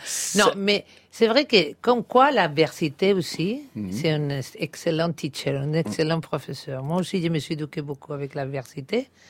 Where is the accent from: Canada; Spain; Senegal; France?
Spain; Palma, Balearic Islands; French is a second language; Et je suis aussi de Palma.